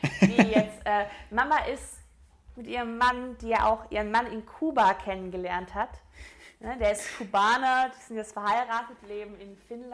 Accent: Swabia, Germany; weil ich bin eigentlich Schwabe und ganz oft wird

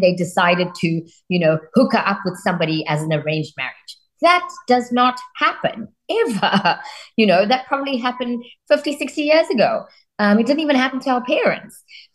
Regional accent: South Africa; being a South African of Indian descent and what it's been like.

